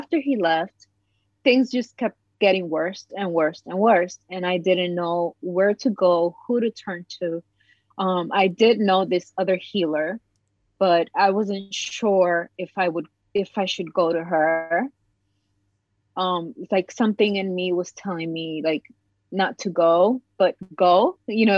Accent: Dominican Republic; I am from the Dominican Republic.

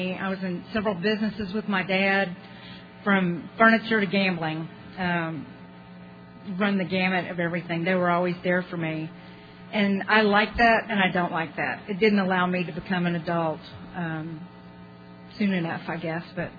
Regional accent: Dallas, Texas, United States; born there; I was born in Dallas, Texas in 1953. And that makes me 52.

